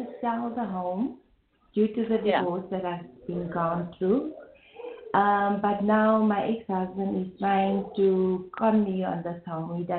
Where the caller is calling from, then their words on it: South Africa; I'm calling from South Africa.